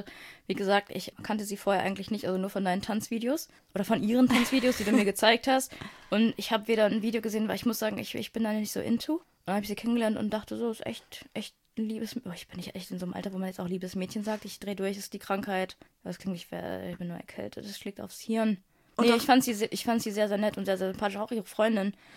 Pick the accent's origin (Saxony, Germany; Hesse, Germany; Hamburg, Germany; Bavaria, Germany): Bavaria, Germany; Munich; Ich bin aus München und ja, uns gibt es.